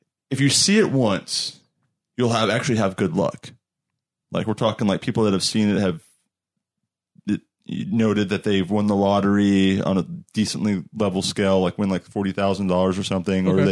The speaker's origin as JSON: {"language": "English", "region": "Pennsylvania", "country": "United States", "said": "I'm from Pennsylvania. I don't know."}